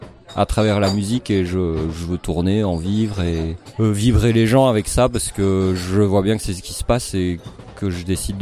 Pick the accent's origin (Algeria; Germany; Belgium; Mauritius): Belgium; now in Gap, France; je suis belge d'origine. Et je suis Gapensais depuis, je sais pas, 4. Ouais, 5 ans, je pense. Ça fait ma 5e année ici, ouais.